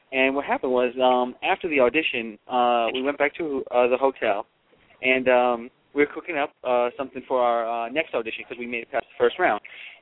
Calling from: Mississippi, United States; Hey, this is … calling from Mississippi.

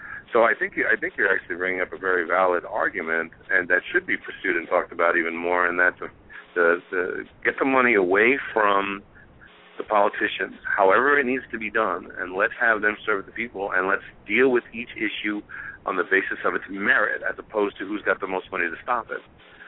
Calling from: Atlanta, Georgia, United States; from Atlanta.

